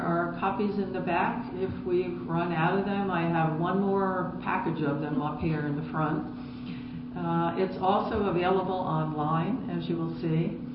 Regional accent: Manhattan, New York, United States; I'm from Manhattan.

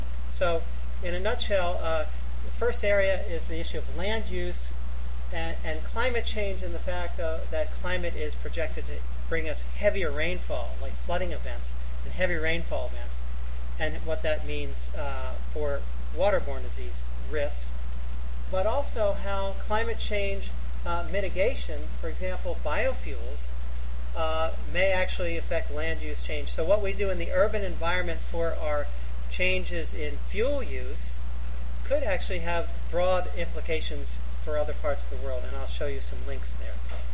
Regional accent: Baltimore, Maryland, United States; And this is my hometown, Baltimore, Maryland, in the year 2025.

